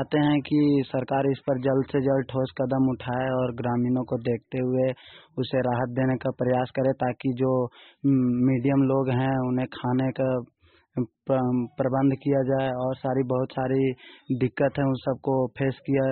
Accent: Vishnugarh, Jharkhand, India; मैं विष्णुगढ़ प्रखंड से हूं

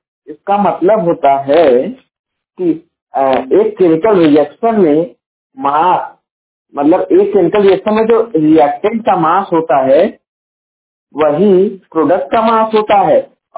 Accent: Jaunpur, Uttar Pradesh, India; और मैं उत्तर प्रदेश के जौनपुर जिले का निवासी हूँ।

